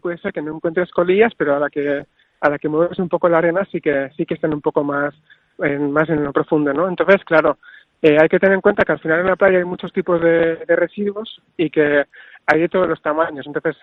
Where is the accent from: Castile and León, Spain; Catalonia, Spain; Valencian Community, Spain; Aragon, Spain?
Catalonia, Spain; yo soy del sur de Tarragona